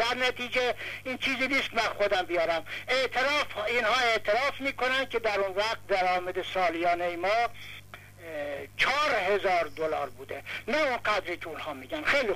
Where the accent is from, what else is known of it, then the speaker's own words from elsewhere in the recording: Iran; افتخار بکنند ما ایرانی هستیم